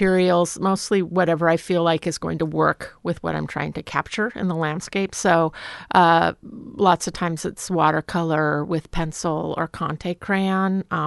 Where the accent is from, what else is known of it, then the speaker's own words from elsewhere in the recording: Portland, Oregon, United States; I grew up in Portland.